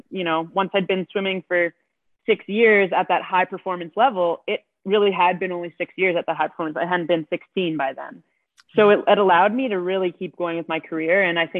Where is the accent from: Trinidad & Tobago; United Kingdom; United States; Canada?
Canada; Toronto, Ontario; Yeah, I grew up in Toronto. I have three older siblings.